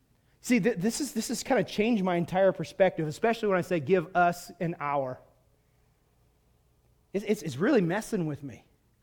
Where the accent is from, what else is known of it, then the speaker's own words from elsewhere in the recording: Virginia, United States; accent: Virginia hick accent; I was raised in the East Coast, and so we always had those things. And I also have a big Virginia hick accent.